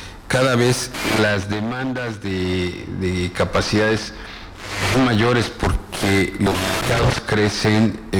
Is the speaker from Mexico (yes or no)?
yes; Mexico; Pues fíjate que yo que soy de México